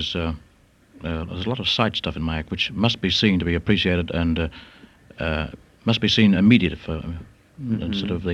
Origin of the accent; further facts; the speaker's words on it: Australia; Oh, yes, my heart's still in Australia, naturally. I am an Aussie.